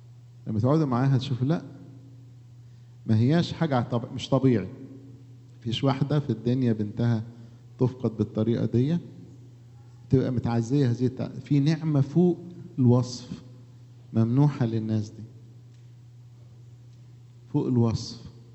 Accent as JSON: {"language": "Arabic", "country": "Egypt", "said": "ودي الحاجة اللي عندنا في مصر"}